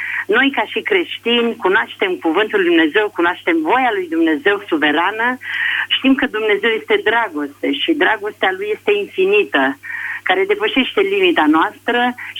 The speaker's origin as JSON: {"language": "Romanian", "region": "Bucharest", "country": "Romania", "said": "Sunt din București"}